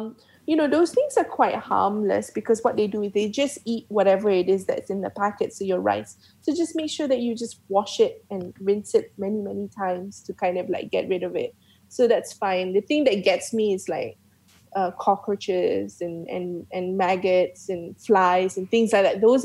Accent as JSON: {"language": "English", "country": "Malaysia", "said": "That's the best bit about being Malaysian, you know, like everything goes into a nasi goreng and nobody's gonna judge you"}